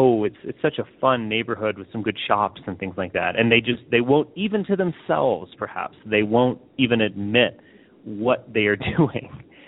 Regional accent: Texas, United States; also born or lived in Virginia; I went to the University of Virginia as an undergraduate, and I grew up in Texas.

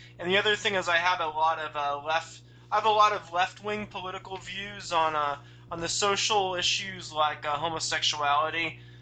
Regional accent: Los Angeles, California, United States; I mean, I'm from Los Angeles, so I'm from a big city

